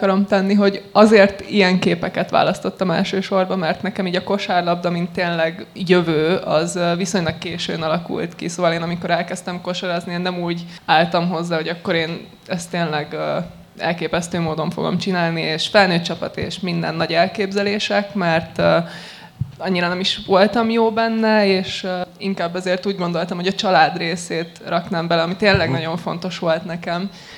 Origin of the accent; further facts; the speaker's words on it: Nyíregyháza, Szabolcs-Szatmár-Bereg, Hungary; also born or lived in Paks; Én Nyíregyházán születtem, és utána laktunk egy kicsit Pakson is, viszont én arra nem emlékszem. Úgyhogy én már csak Nyíregyházára így emlékszem normálisan.